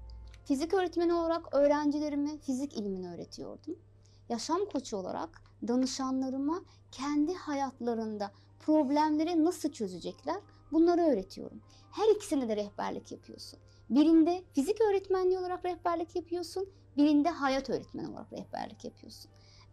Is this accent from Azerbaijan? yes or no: yes; Azerbaijan; now in Turkey; aslen Azerbaycanlıyım.